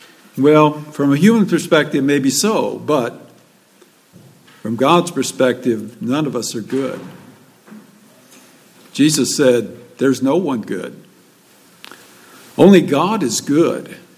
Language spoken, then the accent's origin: English; Illinois, United States; I was back at my hometown and over Thanksgiving, just got back last night, and I taught there in this high school for 10 years in Southern Illinois